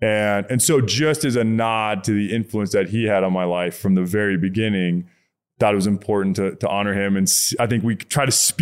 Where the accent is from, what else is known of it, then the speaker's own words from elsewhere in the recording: Texas, United States; now in New York, United States; I mean, never in the world did I imagine growing up in Texas that I would live in New York, let alone raise kids in New York.